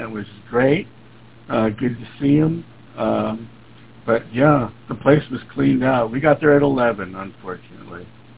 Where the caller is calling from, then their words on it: Rantoul, Illinois, United States; Good evening, Wayne. … I'm in Rantoul, Illinois